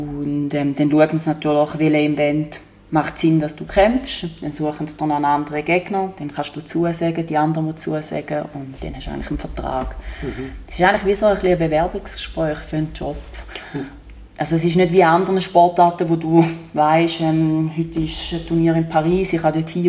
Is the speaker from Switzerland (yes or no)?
yes; Switzerland; ich bin Schweizerin. Wir sind eher ruhig und zurückhaltend.